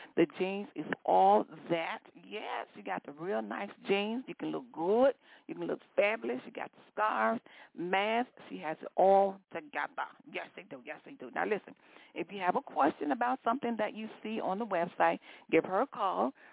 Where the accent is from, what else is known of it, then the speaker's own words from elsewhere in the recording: Chicago, Illinois, United States; now in Atlanta, United States; You know, I'm from Chicago, from the Windy City, baby. But now, listen, my heart belongs to ATL.